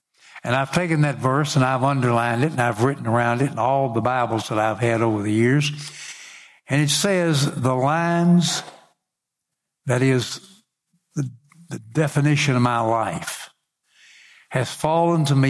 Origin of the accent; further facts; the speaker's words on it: Union City, United States; born there; I was born on Easter Sunday in 1940 at my home because Union City didn't have a hospital.